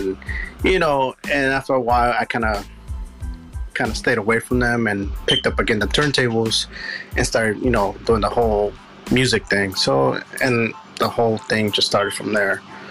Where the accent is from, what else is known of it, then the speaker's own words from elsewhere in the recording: Richmond, California, United States; I'm actually from Richmond, California, the Bay Area.